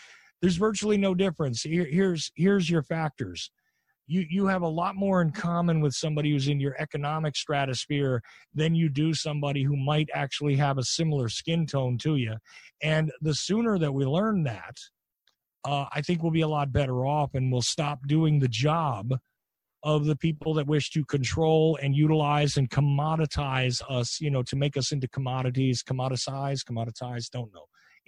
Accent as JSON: {"language": "English", "country": "United States", "said": "So personally, look, I'm Irish and Sicilian. Of course, I'm American, but my ethnic roots are like that."}